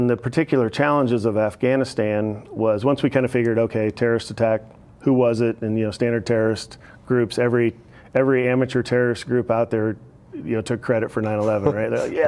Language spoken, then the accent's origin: English; United States; we need to go kick somebody's ass for this because we're American.